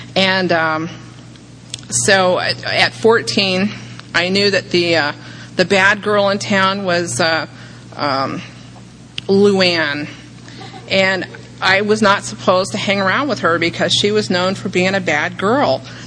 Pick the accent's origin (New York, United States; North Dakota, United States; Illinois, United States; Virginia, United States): Virginia, United States; Richmond; I was born in Virginia, and I was born in Richmond, Virginia, and I was raised right outside on a farm.